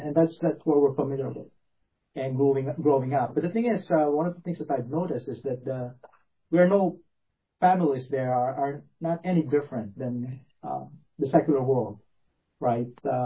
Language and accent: English; Philippines; So I was born in the Philippines, and we grew up in a Catholic country, as everybody probably well familiar with. But we grew up in a Protestant family